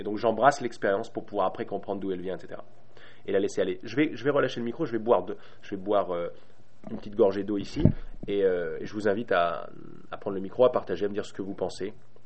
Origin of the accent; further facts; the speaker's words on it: Paris, Île-de-France, France; en tant que bon Parisien